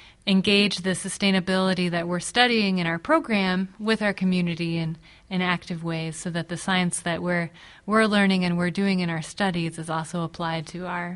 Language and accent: English; Iowa, United States; seventh generation Iowan, so I've been in Iowa for a long time, but it's really exciting to be back in my home state and to be back in Ames